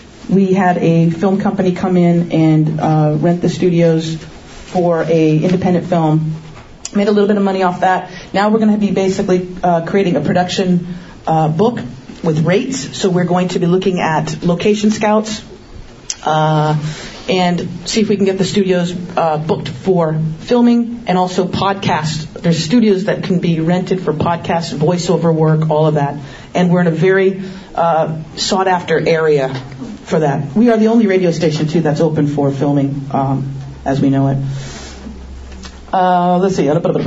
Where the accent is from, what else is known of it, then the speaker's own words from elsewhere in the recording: California, United States; I grew up in the Valley, and so I went to Northridge Skateland, the place that we're having this big celebration.